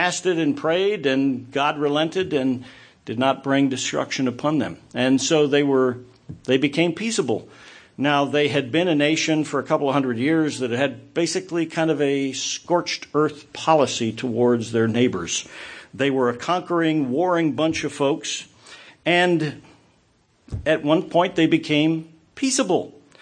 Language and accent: English; Scotland, United Kingdom; even though I'm Scottish